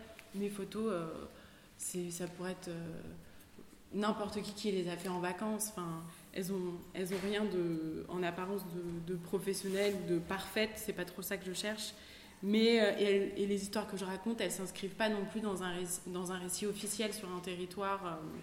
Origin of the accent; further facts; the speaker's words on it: Paris, Île-de-France, France; enfin moi je viens de Paris, et donc pour moi la campagne c'était un peu enfin la ruralité